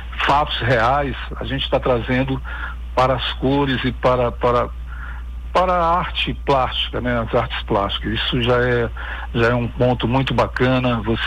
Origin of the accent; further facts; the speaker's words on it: São Luís, Maranhão, Brazil; now in Rio de Janeiro, Brazil; eu sou de São Luís do Maranhão, né? Moro atualmente no Rio de Janeiro há 10 anos.